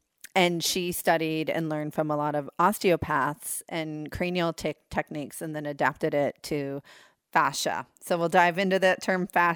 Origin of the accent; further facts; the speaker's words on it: Alaska, United States; But my dream had always been to go back to my home state of Alaska.